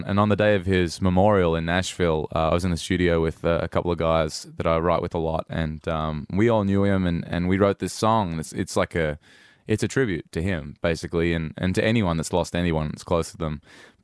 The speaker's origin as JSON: {"language": "English", "town": "Newcastle", "region": "New South Wales", "country": "Australia", "tie": "born or raised there", "said": "I grew up around Lake Macquarie, and Newey was where I grew up and will always be home."}